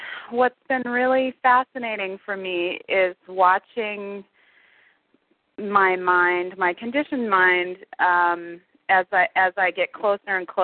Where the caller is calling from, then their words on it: Ellensburg, Washington, United States; I'm calling from Ellensburg, Washington.